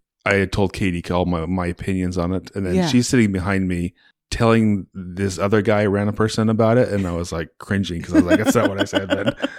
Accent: Utah, United States; You tell we're from Utah.

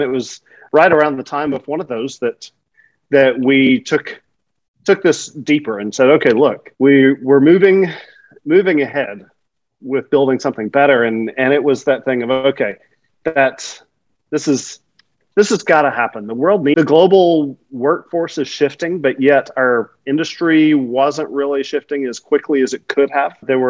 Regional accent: the South, United States; moved away as an adult; I grew up in the South in the US until my 20s when I hit the world for the past 25 years.

